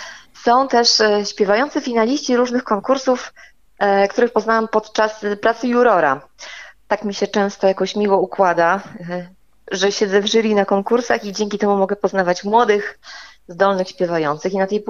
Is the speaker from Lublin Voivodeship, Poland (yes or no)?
no; Pomeranian Voivodeship, Poland; bo ja jestem z ziemi kaszubskiej i też dużo śpiewam po kaszubsku, mówię po kaszubsku